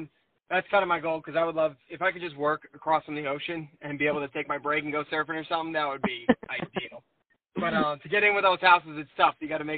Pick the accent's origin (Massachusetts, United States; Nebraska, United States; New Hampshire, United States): New Hampshire, United States; Nottingham; now in Northwood, United States; So I grew up in Nottingham, New Hampshire, which is right, like, around Lee area.